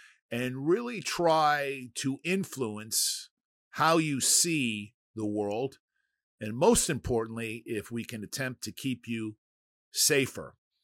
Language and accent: English; Bronx, New York, United States; But look, I'm born and raised in the Bronx, and sometimes F-bombs will come out of my mouth.